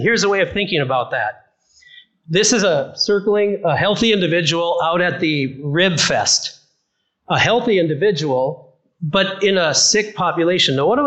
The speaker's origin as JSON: {"language": "English", "region": "North Dakota", "country": "United States", "said": "because in fact, I come from North Dakota."}